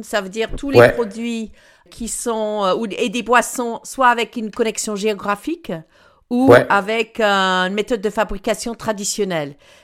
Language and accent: French; South West England, United Kingdom; French is a second language; moi, je viens des Cornouailles